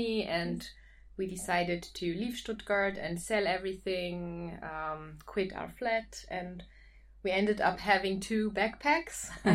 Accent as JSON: {"language": "English", "country": "Switzerland", "tie": "born or raised there", "second_language": "English", "said": "I don't know, somehow we ended up in Switzerland, in my hometown."}